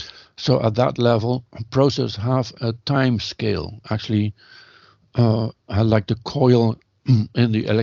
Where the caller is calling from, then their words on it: Netherlands; I'm speaking from the Netherlands now